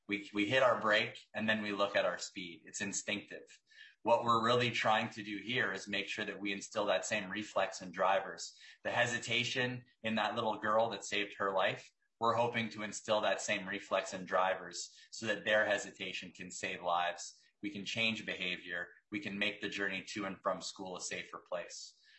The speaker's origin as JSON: {"language": "English", "country": "Canada", "moved": "as an adult", "lives_now": "United States", "said": "I'm a Canadian tech entrepreneur who spent most of his career worrying about how trucks moved our things more efficiently"}